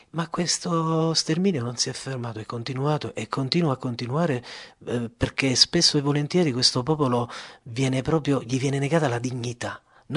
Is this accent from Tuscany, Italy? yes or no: no; Naples, Campania, Italy; da buon napoletano quale sono.